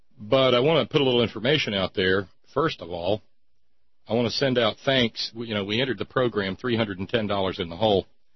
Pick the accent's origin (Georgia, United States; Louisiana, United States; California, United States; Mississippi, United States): Louisiana, United States; New Orleans; moved away as an adult; now in Washington, United States; I'm from the South. I'm from New Orleans. I've seen the worst of it.